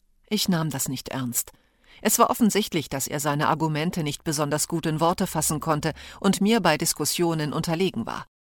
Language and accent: German; Algeria; Ich bin in Algerien mit mehreren Geschwistern aufgewachsen, einige älter, einige jünger als ich.